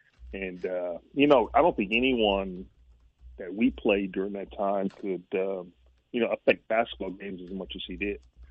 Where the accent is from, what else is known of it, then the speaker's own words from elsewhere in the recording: St. Louis, Missouri, United States; I mean, I was being away from St. Louis for so long.